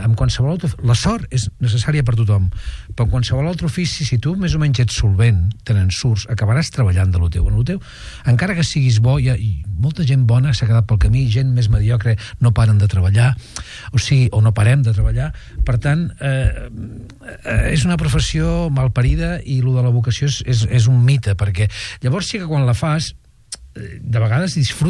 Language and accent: Catalan; Sabadell, Catalonia, Spain; jo soc de Sabadell